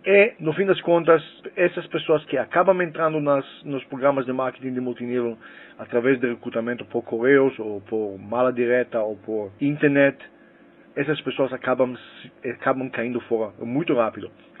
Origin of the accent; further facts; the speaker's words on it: Israel; also born or lived in United States; eu sou israelense, cresci no Israel, cresci também nos Estados Unidos